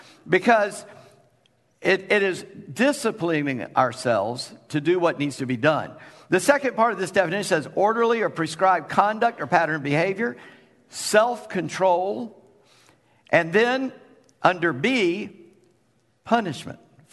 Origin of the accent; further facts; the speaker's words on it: Charleston, United States; I'm from Charleston and we had a lot of flies.